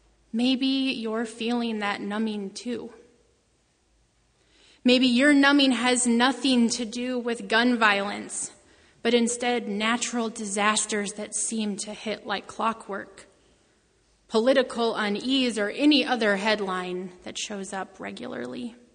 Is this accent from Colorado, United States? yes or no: yes; Lakewood, Colorado, United States; You see, I grew up in Lakewood, Colorado, a mere 10 miles from Columbine High School.